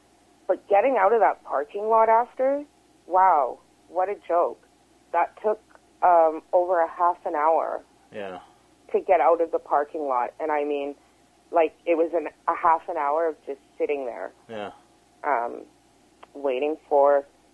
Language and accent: English; Vancouver, British Columbia, Canada; I grew up in East Vancouver. I didn't come from lots of money